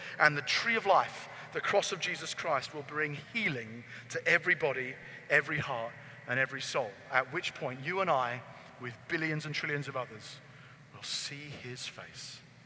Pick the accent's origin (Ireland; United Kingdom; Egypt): United Kingdom; because I'm from Britain, punting down the river